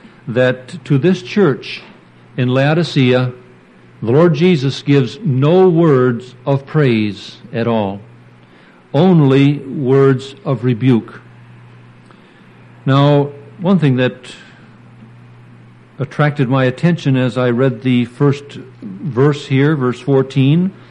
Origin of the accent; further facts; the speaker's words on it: Michigan, United States; But Michiganders, and so we get around it by saying, I'm from Michigan.